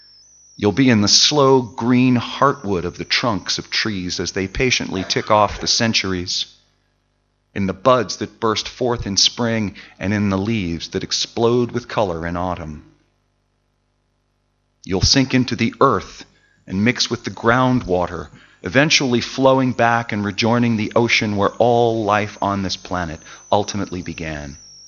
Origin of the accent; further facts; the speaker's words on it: Baltimore, Maryland, United States; native of my hometown of Baltimore, and indeed a graduate of my very seminary.